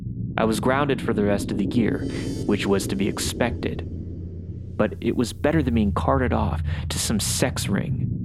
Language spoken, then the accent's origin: English; Portland, Oregon, United States; I grew up in Portland, Oregon, and me and my friends would often go to the Lloyd Center to go shopping or just to hang around the food court being degenerates.